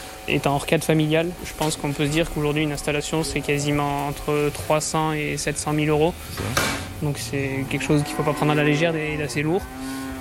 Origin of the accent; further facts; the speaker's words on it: South-West France, France; Moi, je suis originaire du Sud-Ouest. Et après, je suis un amoureux de la montagne, par contre. J'ai fait 3 ans dans le Cantal, dans les monts du Cantal. 2 ans au-dessus de Bourg-Saint-Maurice, parce que j'ai de la famille. L'année dernière, j'étais dans les Bauges.